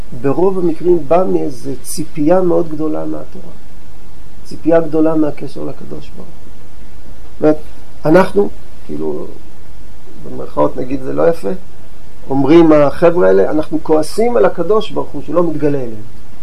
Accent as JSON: {"language": "Hebrew", "region": "Northern District", "country": "Israel", "tie": "born there", "said": "ושרו על הגולן, שם נולדתי, שם נולדו לי ילדיי"}